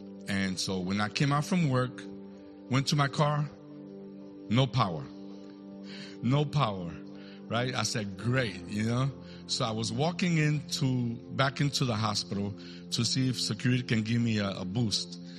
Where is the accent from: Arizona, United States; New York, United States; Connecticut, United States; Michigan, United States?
New York, United States; I'm from New York. If you know New York people always carry cables, right, Louis?